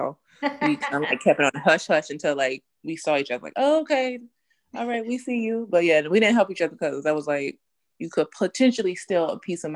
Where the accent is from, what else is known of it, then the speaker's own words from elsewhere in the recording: Muskegon, Michigan, United States; now in Grand Rapids, United States; I am a resident of Grand Rapids, and I'm originally from Muskegon, but I've been in Grand Rapids for a good chunk of time now.